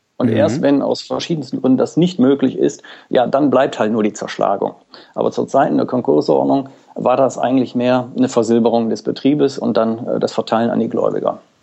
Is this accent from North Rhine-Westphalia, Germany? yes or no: yes; Mülheim an der Ruhr, North Rhine-Westphalia, Germany; born there; Also ich komme also meine Geburtsort ist Mülheim an der Ruhr und komme, ich sag mal, aus einem familiären Betrieb.